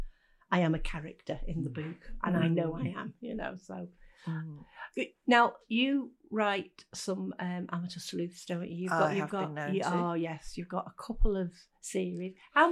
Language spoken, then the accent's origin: English; Warrington, North West England, United Kingdom; A long time ago, in my hometown of Warrington, and two young ladies were discussing a forthcoming marriage of one of them.